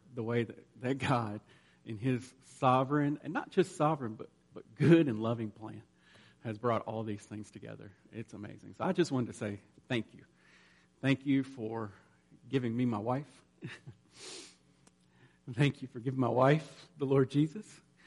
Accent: Lexington, Kentucky, United States; And I'm from Lexington, Kentucky, and began to attend Boyce College.

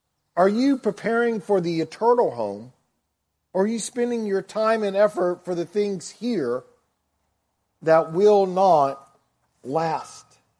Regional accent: the South, United States; accent: southern; now in California, United States; Because they can tell I'm not from California with a little bit of a southern accent.

